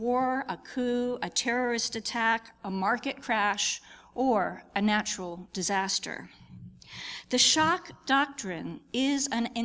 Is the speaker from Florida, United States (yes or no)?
yes; Pensacola, Florida, United States; In my hometown of sunny Pensacola, Florida